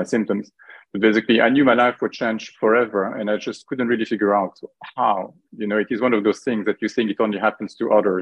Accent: Belgium; moved away as an adult; now in United Kingdom; So I'm 57 years old. Basically was born in Belgium, where I spent the first 20 years of my life. But the next 37, I can't believe it's so many, have been spent mainly in the UK.

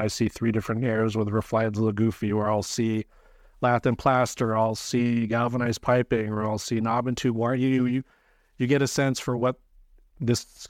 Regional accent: Hawaii, United States; I'm from Hawaii, so we'll do stuff in Hawaii.

